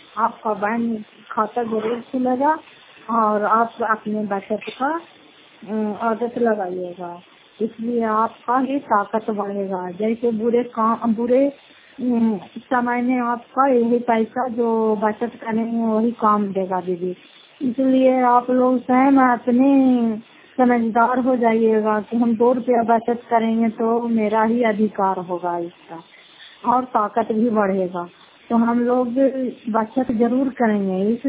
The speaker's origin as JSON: {"language": "Hindi", "town": "Fatehpur", "region": "Bihar", "country": "India", "said": "घर फतेहपुर पंडाकरौता, जिला नालंदा, करार ससरा प्रखंड की निवासी हूँ"}